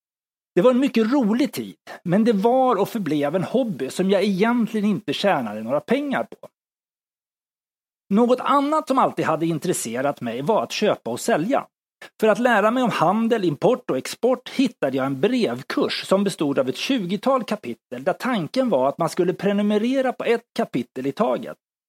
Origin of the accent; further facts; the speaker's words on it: Stockholm, Stockholm County, Sweden; i förorten till Stockholm där jag växte upp.